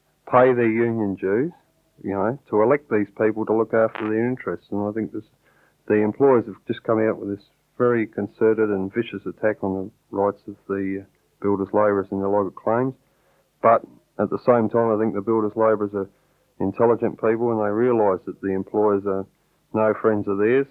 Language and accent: English; South Australia, Australia; I don't come from Melbourne, I come from South Australia